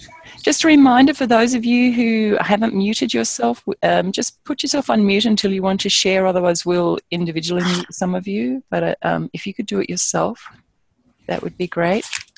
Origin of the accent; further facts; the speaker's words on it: Australia; now in United States; I'm originally from Australia, have lived here in the United States for 15 years now and married to an American coach. And live in Southern California